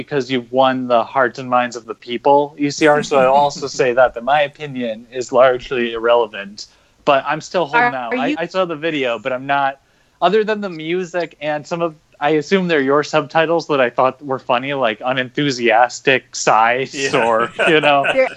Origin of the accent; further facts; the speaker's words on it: New York, United States; Grandpa Munster from Buffalo. So we're getting into some of my hometown area.